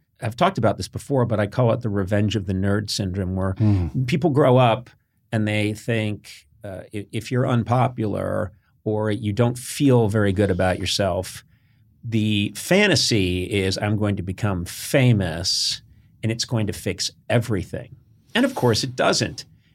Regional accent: Ireland; I am Irish.

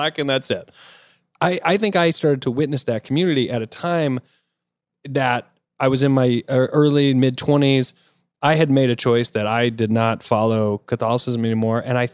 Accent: Greenville, United States; Well, I grew up in Greenville.

